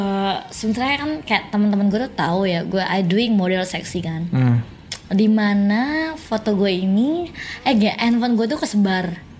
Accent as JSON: {"language": "Indonesian", "country": "Indonesia", "said": "padahal kan gue juga dari Indonesia ya kayak."}